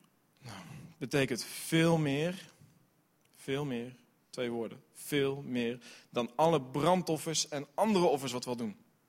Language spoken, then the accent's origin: Dutch; Middelburg, Zeeland, Netherlands; born there; Ik ben een Zeeuw. Middelburg geboren.